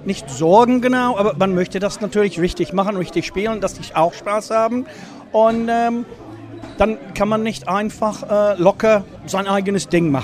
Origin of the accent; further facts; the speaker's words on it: Nottingham, East Midlands, United Kingdom; German is a second language; moved away as an adult; now in Germany; Nein, ich komme aus Nottingham.